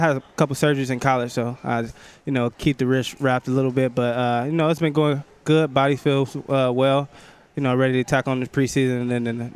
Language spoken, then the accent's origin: English; Detroit, Michigan, United States; I was being from Detroit, I was a Lions fan, you know